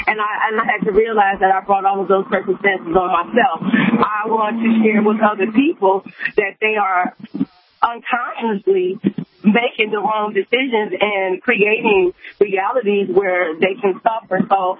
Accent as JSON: {"language": "English", "town": "Chicago", "region": "Illinois", "country": "United States", "tie": "born or raised there", "said": "by me growing up in Chicago, okay, whatever we see, that's whatever we think about is what we're going to see. And where I come from is very rough. These are fear streets out here."}